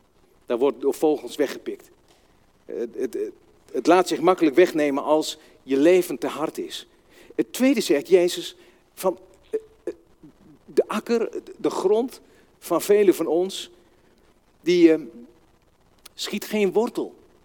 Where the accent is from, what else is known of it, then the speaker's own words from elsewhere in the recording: Vroomshoop, Overijssel, Netherlands; Ik kom uit Vroomshoop, daar zetten we altijd een H voor een klinker.